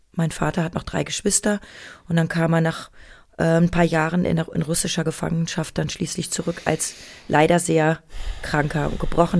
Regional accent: Münster, North Rhine-Westphalia, Germany; born there; Das war in Münster. Mhm. Also ich bin ja auch in Münster geboren und da haben sich meine Eltern noch kennengelernt.

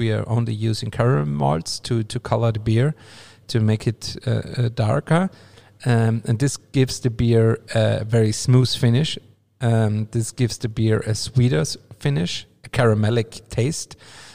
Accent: Austria; I thought about bringing a very traditional combination of food and beer from my hometown region, from the Austrian Alps, where I am, or where I'm living, where I'm going for Christmas to my parents' house

